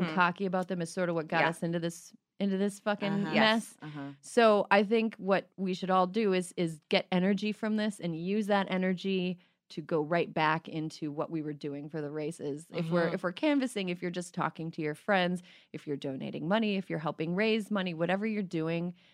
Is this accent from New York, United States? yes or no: no; Wisconsin, United States; I mean, I say we because I grew up in Wisconsin.